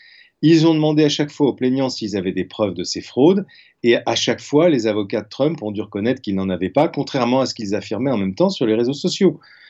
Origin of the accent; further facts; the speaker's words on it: France; Chez nous, en France, c'est le Conseil constitutionnel qui se prononce sur la régularité juridique d'une élection